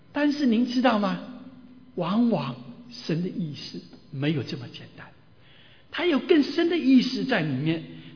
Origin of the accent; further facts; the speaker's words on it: China; 我们中国人有的时候祝福人家生日的时候会讲福如什么寿比。